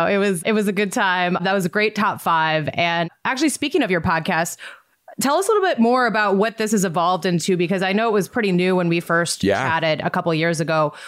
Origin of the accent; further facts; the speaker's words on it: Chicago, Illinois, United States; as an avid TV watcher and as a Chicagoan